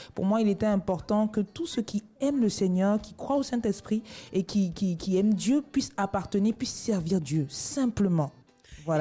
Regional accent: Côte d’Ivoire; je suis née en Côte d'Ivoire.

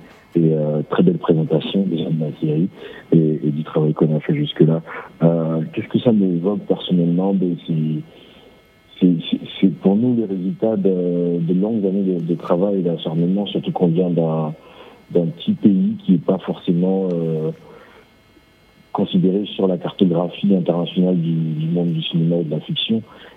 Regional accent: Togo; En Afrique, chez nous, au Togo, avec les moyens qu'on

